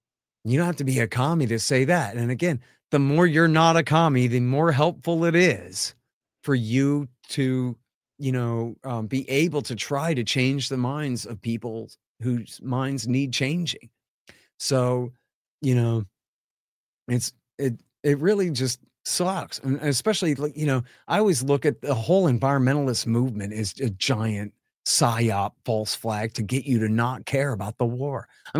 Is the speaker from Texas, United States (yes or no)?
yes; Austin, Texas, United States; because I'm from Austin. I've been raised around hippies my whole life